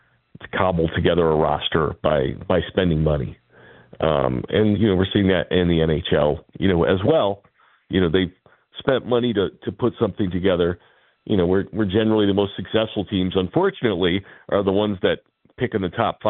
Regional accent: Chicago, Illinois, United States; they know I'm from Chicago

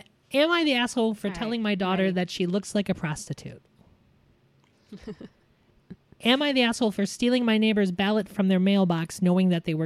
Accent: Midwest, United States; But every now and then, because I'm from the Midwest, I need garbage food.

